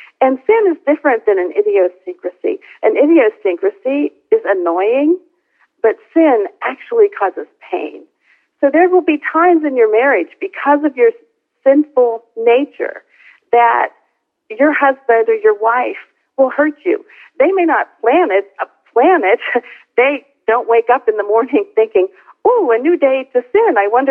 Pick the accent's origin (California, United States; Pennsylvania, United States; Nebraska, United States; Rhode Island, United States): Pennsylvania, United States; I was raised in Pennsylvania.